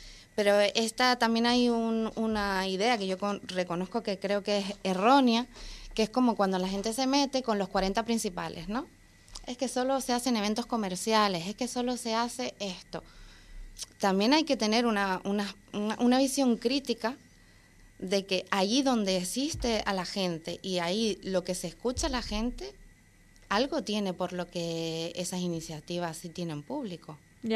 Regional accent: Fuerteventura, Canary Islands, Spain; soy de Fuerteventura y me gustaría que se ofertara en la isla cosas que yo echo de menos.

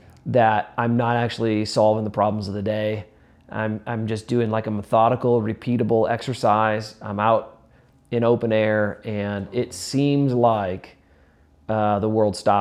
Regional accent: Iowa, United States; also born or lived in Kansas City; So like I grew up in Iowa. We moved from Kansas City, but I grew up in Iowa and fished in Minnesota all the time.

